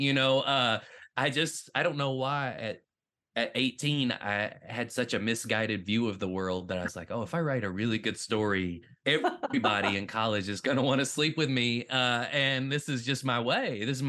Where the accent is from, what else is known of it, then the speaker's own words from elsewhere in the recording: Winchester, Tennessee, United States; So I grew up in Winchester, Tennessee, and I don't want to make it seem like it's the middle of nowhere.